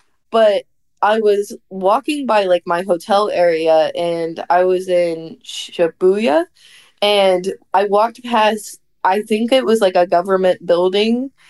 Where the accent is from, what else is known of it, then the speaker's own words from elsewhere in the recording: United States; I just put my hands up and I was like, I'm American.